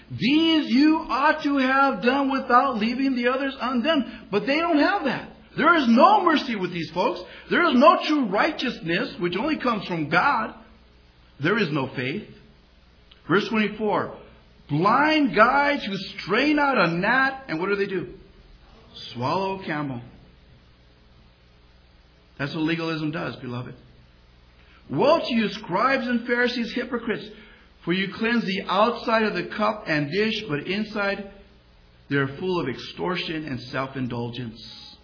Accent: Las Vegas, Nevada, United States; They'll look at me. I said, look, guys, I'm from Vegas. That's my hometown.

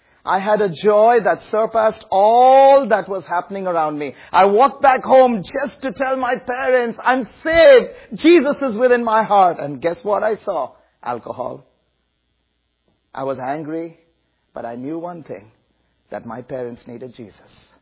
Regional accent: India; But I'm Indian because my ancestors are British, but there's been an intermarriage that took place several generations back.

